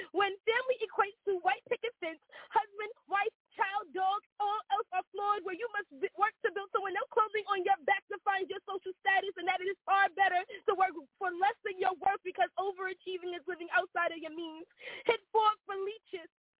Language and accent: English; New York, United States; now in Maryland, United States; I'm from New York originally. I now reside in Maryland, and I'm a poet.